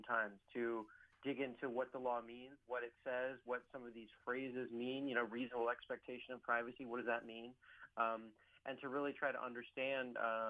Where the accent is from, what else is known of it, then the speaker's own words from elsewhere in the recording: California, United States; In my home state of California, for example